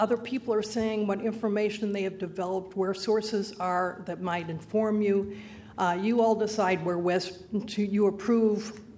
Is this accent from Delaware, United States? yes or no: yes; Rehoboth Beach, Delaware, United States; I'm from Rehoboth Beach, and I'm speaking as an individual.